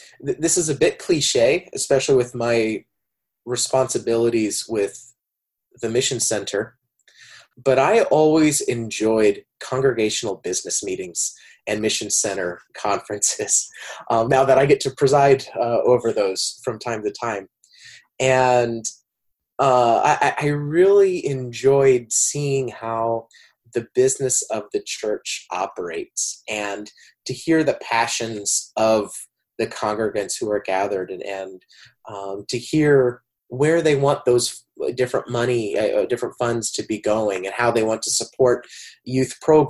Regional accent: Lamoni, Iowa, United States; growing up in Lamoni, the Bloomington congregation had been incredibly supportive of my faith journey.

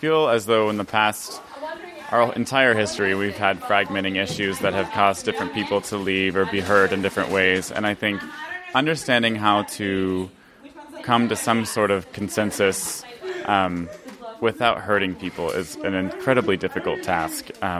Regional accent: Seminole, Oklahoma, United States; now in Calgary, Canada; I'm originally from the Seminole, Oklahoma congregation, born and raised in Oklahoma, and I've just gotten a job as a young adult minister in Canada West Mission Center in Calgary, Alberta.

